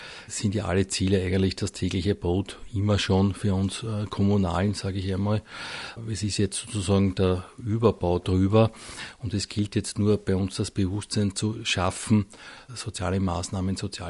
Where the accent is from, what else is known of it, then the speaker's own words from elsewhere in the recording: Austria; die Sommermärkte boomen auch bei uns in Österreich